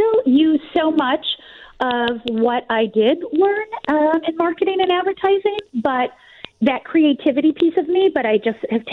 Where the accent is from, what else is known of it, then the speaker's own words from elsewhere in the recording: Deerfield, Illinois, United States; I grew up in Deerfield, so I'm a Chicago gal.